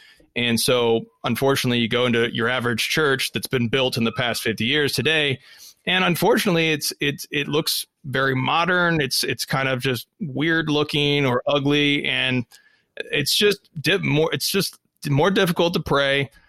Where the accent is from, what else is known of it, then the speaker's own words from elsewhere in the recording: United States; in the United States, I'm speaking as an American here, in the United States, there were these ethnic ghettos